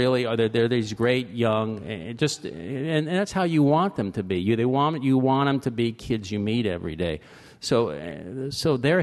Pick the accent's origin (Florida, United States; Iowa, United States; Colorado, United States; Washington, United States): Florida, United States; Fort Lauderdale; I was born in Fort Lauderdale, and I grew up there, so this was in my backyard. I knew all the streets.